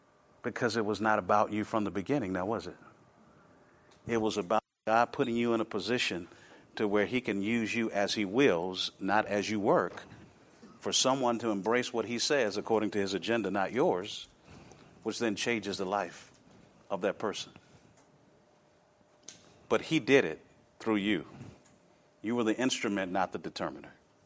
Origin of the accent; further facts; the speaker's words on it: Rome, Georgia, United States; also born or lived in Texas; whenever I come back to Georgia, because I'm from here, I think about that. I was born in Rome, Georgia, Floyd County.